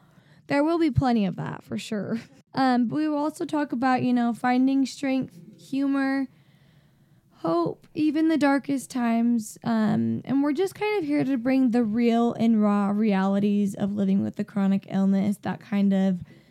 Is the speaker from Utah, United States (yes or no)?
yes; Draper, Utah, United States; I'm 20 years old. I'm from Draper, Utah.